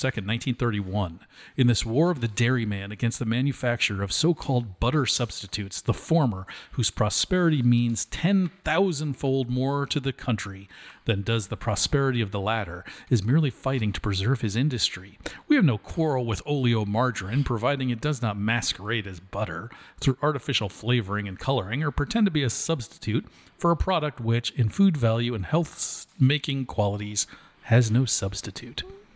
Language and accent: English; Cedarville, Ohio, United States; I'm from the north. I'm from Cedarville, Ohio.